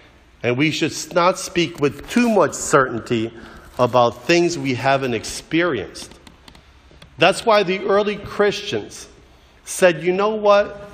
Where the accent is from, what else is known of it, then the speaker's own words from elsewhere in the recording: Yonkers, New York, United States; I went to Fordham University in the Bronx, and I'm from Yonkers.